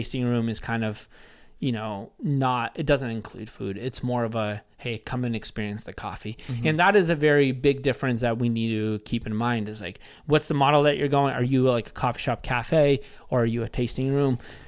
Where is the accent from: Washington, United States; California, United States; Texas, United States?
Washington, United States; Bellingham; So I was like, whoa, that's from my hometown, from Bellingham.